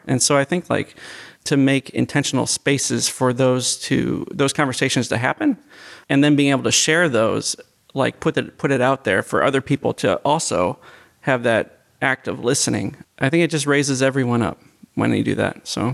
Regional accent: Illinois, United States; I am not. No, I'm from Illinois.

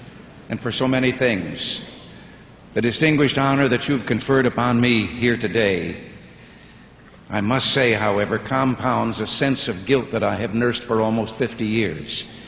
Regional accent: Illinois, United States; Growing up in Illinois, I was influenced... I was influenced by a sports legend so national in scope that it was almost mystical.

